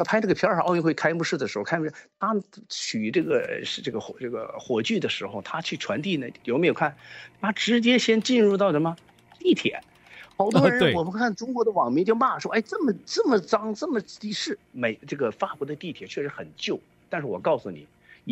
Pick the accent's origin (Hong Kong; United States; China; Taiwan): United States; 我来到巴黎之后，我体验到了巴黎人和我们美国人是一个巨大的差别